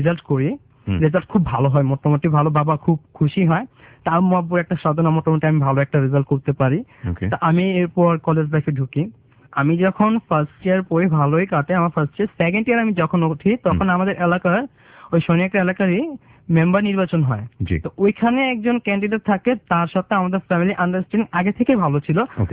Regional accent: Dhaka, Dhaka Division, Bangladesh; আমার ছোটবেলা, আমার জন্মস্থান যদিও বাংলাদেশ, হ্যাঁ আমি ঢাকা যাত্রাবাড়ি শনিয়াকাতে বড় হয়েছি। আমার জন্ম ওইখানে বলা যেতে পারে, হলি ফ্যামিলিতে আমার জন্ম, আমার বেড়ে ওঠা হচ্ছে যে ওইখানে।

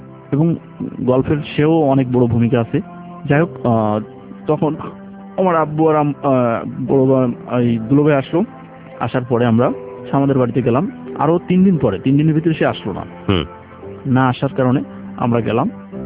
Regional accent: Satkhira, Khulna Division, Bangladesh; তো বলছে আপনি সাতক্ষীরা থেকে আসছেন? তো আমি জি আমি সাতক্ষীরা থেকে আসছি

